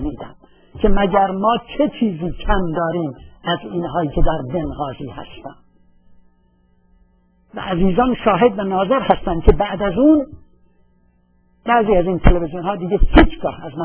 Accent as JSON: {"language": "Persian", "country": "Iran", "said": "اینجا من به عنوان یه ایرانی"}